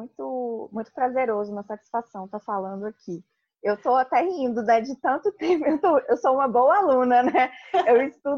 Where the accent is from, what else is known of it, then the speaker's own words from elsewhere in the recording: Brasília, Federal District, Brazil; Até porque eu sou de Brasília